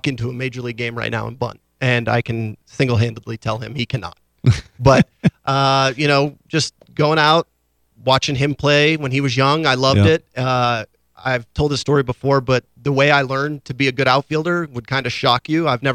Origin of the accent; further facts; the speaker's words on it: Pittsburgh, Pennsylvania, United States; I had lots of opportunities around where I grew up in Pittsburgh to play collegiately, both baseball and soccer